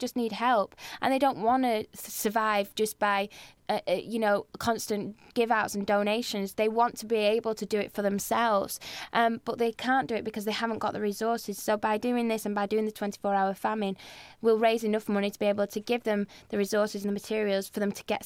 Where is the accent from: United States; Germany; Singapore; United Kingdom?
United Kingdom; Blackpool, North West England; born there; I was born in Blackpool, so I've got a bit. And one of my friends plays for Blackpool, so I've got a little bit of thing for Blackpool. And also, I live in Bury